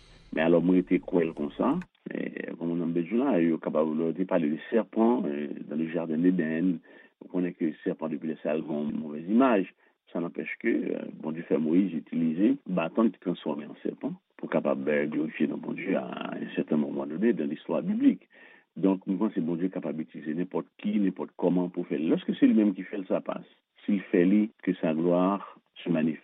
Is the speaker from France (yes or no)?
no; Haiti; C'est pas que c'est moi-même personnellement en tant qu'haïtien.